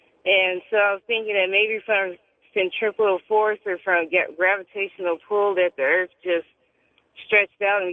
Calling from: San Antonio, Texas, United States; from San Antonio.

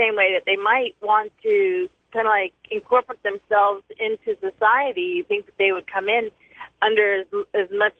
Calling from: Florida, United States; because I am calling from Florida

